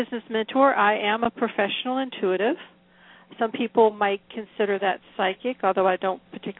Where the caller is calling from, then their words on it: Newport News, Virginia, United States; I am in Newport News, Virginia, which is in the southeastern part of Virginia.